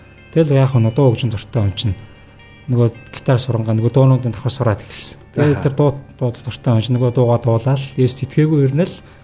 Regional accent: Mongolia; Би өөрөө одоо төрж өссөн нутаг гэх юм бол Хинтийн аймгийн юм л тээ.

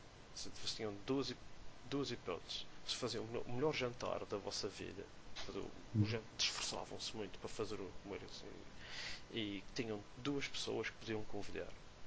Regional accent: Madeira, Portugal; Como somos madeirenses

